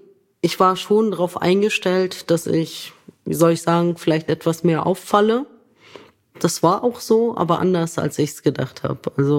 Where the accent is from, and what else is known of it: Lower Saxony, Germany; born there